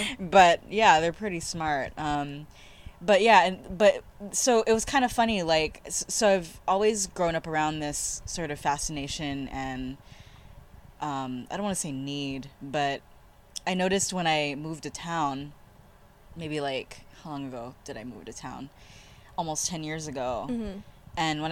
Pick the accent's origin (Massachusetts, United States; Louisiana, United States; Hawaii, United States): Hawaii, United States; Waianae; So I grew up in Waianae, actually.